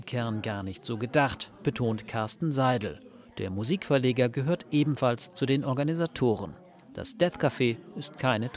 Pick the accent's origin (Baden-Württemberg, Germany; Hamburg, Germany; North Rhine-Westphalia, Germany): Hamburg, Germany; Ein bisschen kommt man sich vor wie beim Heimatvertriebenen-Treffen als Hamburger beim Hessen-Stammtisch.